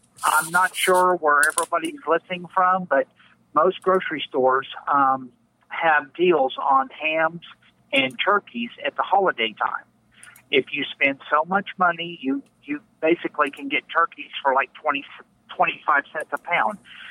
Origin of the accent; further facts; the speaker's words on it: Somerset, Kentucky, United States; also born or lived in Maryland; Well, I grew up in Somerset, Kentucky. I went to school with you.